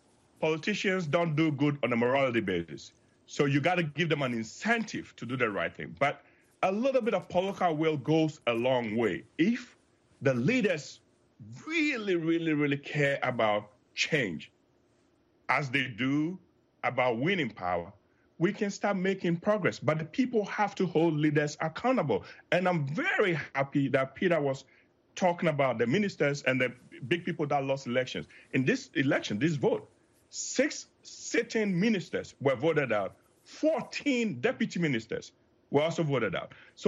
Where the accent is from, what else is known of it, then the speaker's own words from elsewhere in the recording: Kibi, Eastern Region, Ghana; I'm from Kibi, the hometown of the president